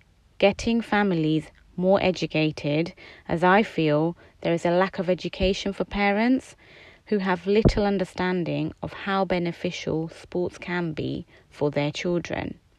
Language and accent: English; United Kingdom; I was born and raised in the UK as a British South Asian woman who wears a hijab.